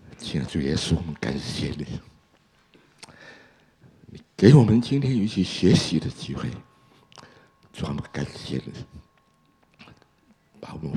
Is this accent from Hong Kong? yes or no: no; Indonesia; also born or lived in China; 我是中国出生，印尼长大，当时在加拿大很多同学都是讲广东话的，都是香港来的，我语言又不行